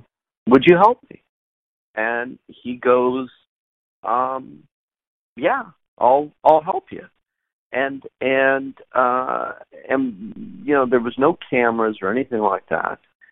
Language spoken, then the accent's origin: English; United States; I presented myself just purely, you know, as an American documentary filmmaker